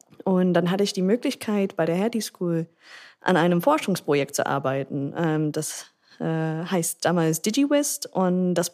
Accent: United States; German is a second language; moved away as an adult; now in Berlin, Germany; ich komme ursprünglich aus den USA. Ich bin seit 2013 in Deutschland, 2014 in Berlin.

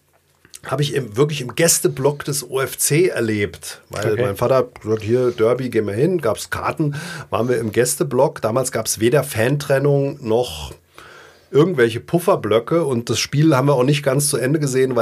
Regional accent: Langen, Hesse, Germany; also born or lived in Offenbach; in Offenbach gleich geboren. Aber ich glaube, ich bin aufgewachsen in Langen, knapp hinter der Grenze des Kreises Offenbach aus Darmstadt raus. Kommt noch Egelsbach dazwischen, aber in Langen bin ich aufgewachsen.

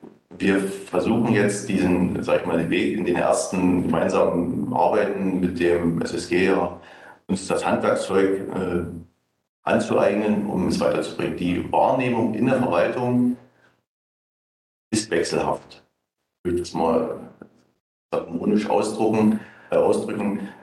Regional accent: Neuss, North Rhine-Westphalia, Germany; Ja, ich komme aus Neuss.

